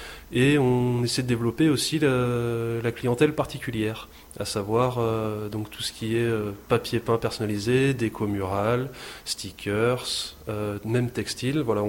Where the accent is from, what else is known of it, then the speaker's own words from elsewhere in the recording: Auvergne-Rhône-Alpes, France; now in Manosque, France; À la base, on est originaire de l'Auvergne, je n'avais pas précisé.